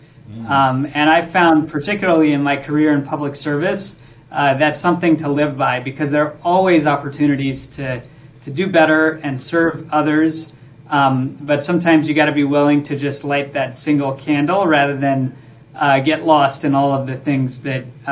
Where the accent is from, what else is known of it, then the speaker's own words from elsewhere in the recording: Baton Rouge, Louisiana, United States; both very much influenced by my upbringing in Louisiana. You know, I grew up in Baton Rouge. I'm the son of Indian immigrants.